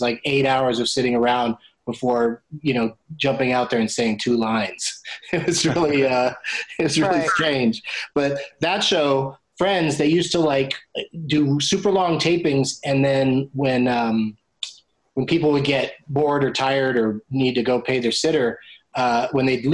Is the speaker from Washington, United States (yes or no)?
no; San Diego, California, United States; So we'd have bus trips up to L.A. to go see, you know, TV shows being taped.